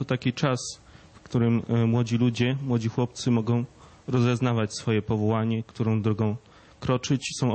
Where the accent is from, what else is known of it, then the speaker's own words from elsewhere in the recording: Stróżna, Lesser Poland, Poland; Ja pochodzę z mojej wioski Stróżna koło Bobowej, też z Małopolski.